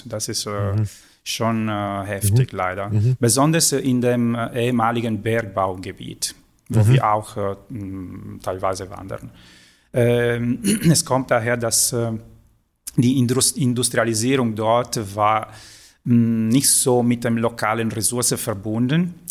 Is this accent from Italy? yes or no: yes; Sardinia, Italy; Wir waren länger Spanier als Italiener zum Beispiel, also vier Jahrhunderte unter der spanischen Herrschaft.